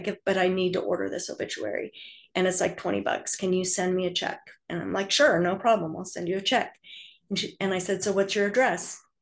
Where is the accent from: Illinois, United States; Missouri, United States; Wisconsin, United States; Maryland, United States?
Illinois, United States; born there; I was born in Illinois, and Illinois was a state that had sealed adoption law